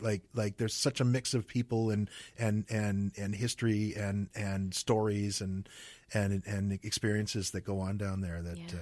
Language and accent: English; Vancouver, British Columbia, Canada; Well, I grew up in Kitsilano, so that's home.